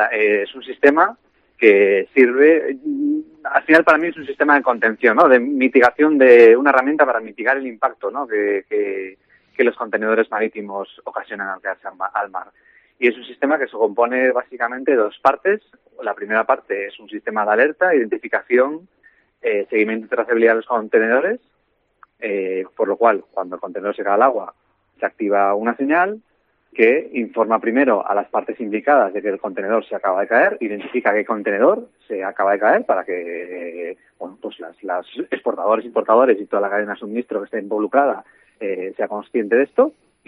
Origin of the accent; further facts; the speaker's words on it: Vigo, Galicia, Spain; navego toda mi vida desde pequeñito. Yo soy de Vigo y obviamente amo el mar.